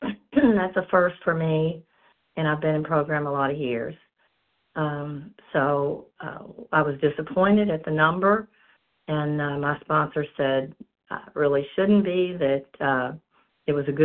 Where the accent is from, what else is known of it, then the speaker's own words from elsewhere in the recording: Kentucky, United States; from Kentucky, compulsive overeater.